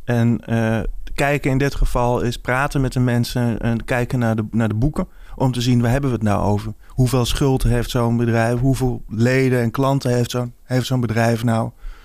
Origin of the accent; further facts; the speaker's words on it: Amsterdam, North Holland, Netherlands; ik ben 34 jaar. Ik ben inderdaad geboren en getogen in Amsterdam en daarna naar Amstelveen verhuisd. Ik heb daar eigenlijk afgelopen jaren gewoond en gewerkt in Amsterdam.